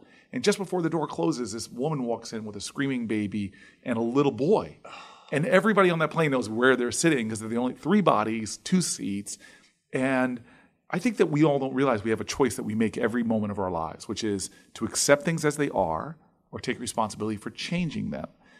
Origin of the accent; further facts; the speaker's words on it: Harrington Park, New Jersey, United States; Like, I grew up in the town I grew up in Harrington Park.